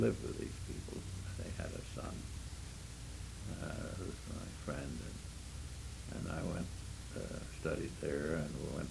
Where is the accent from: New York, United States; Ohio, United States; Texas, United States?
New York, United States; Manhattan; born there; And I was born in Manhattan.